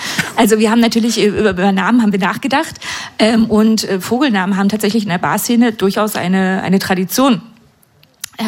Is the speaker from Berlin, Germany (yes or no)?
yes; Berlin, Germany; born there; Und um dem noch eins draufzusetzen, ich bin sogar gebürtige Berlinerin.